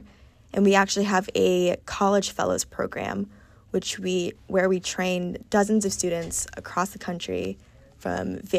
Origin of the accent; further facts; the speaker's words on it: Massachusetts, United States; I grew up in Massachusetts, and in Middlesex, where I grew up, transcendental writers are a big thing.